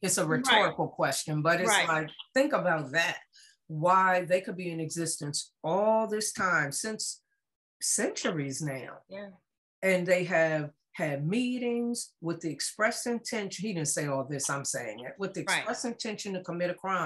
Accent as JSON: {"language": "English", "country": "United States", "said": "Good old America. I mean, but I'm American."}